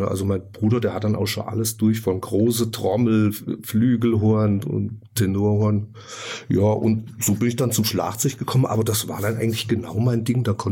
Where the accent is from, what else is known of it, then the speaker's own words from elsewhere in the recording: Lütter, Hesse, Germany; Ja, vor der Röner. Also das ist ja noch mehr so der kultivierte Teil von der Rhön, also vor der Wasserkupp, zwischen Fulda und der Wasserkupp, so mit in Lütter sozusagen.